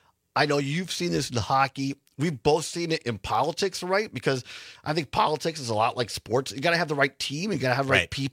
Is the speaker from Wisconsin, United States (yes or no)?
yes; Richland Center, Wisconsin, United States; I grew up in Southwest Wisconsin. We didn't have hockey in high school when I was growing up in the 80s.